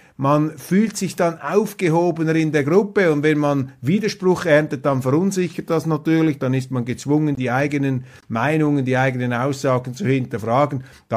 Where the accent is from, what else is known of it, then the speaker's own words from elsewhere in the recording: Switzerland; Ich sage Ihnen einfach als Schweizer, das befremdet einen ein bisschen